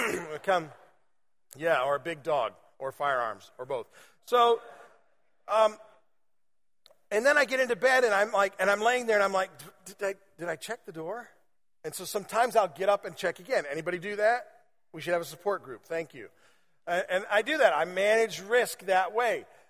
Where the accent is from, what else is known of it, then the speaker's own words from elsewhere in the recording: Indiana, United States; I grew up in Indiana, and so I'm pretty redneck.